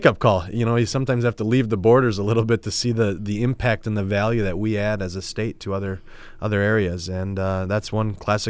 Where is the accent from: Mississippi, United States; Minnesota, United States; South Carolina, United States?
Minnesota, United States; New Ulm; growing up in the New Ulm area with the Shell's Brewing Company right there in your backyard